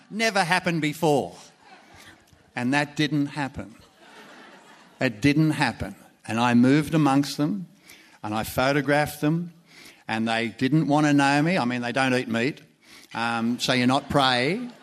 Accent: Panania, New South Wales, Australia; when I was a little kid growing up in Panania

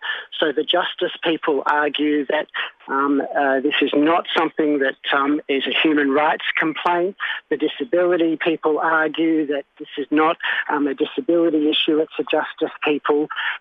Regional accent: Australia; Fundamentally, I was sort of outraged on a very sort of human level as an Australian citizen

